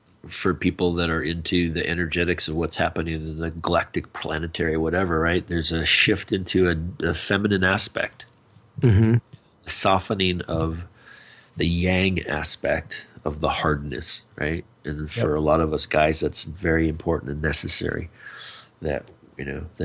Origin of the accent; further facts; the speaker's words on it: Arizona, United States; kind of growing up in the Arizona, which is kind of south, you know, a little bit of country, hard ass, you know, chewing tobacco and all that kind of stuff, right?